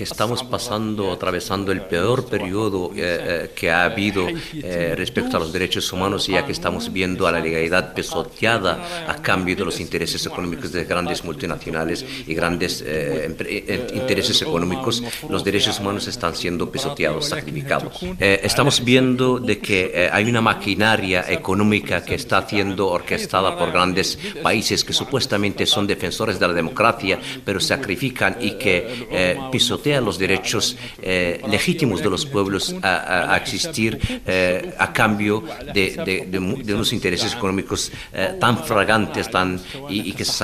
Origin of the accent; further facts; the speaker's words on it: Western Sahara; Nosotros como pueblo saharaui somos los primeros que entendemos